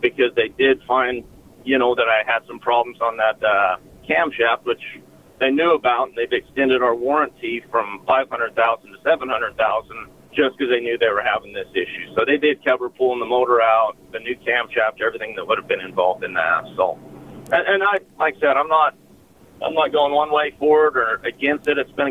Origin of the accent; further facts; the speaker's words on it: Moab, Utah, United States; We live down there around Moab. I was born and raised in Moab.